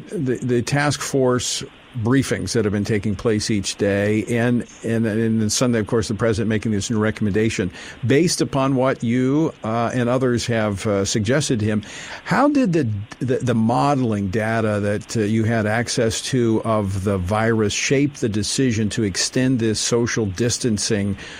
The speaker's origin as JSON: {"language": "English", "region": "Louisiana", "country": "United States", "tie": "born or raised there", "said": "in my home state of Louisiana"}